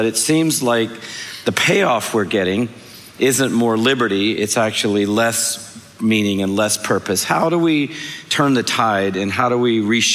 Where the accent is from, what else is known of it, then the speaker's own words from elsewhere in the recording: Atlanta, Georgia, United States; born there; I was born in Atlanta, Georgia. Therefore, I was born in the South. I was born in predominantly a Christian culture.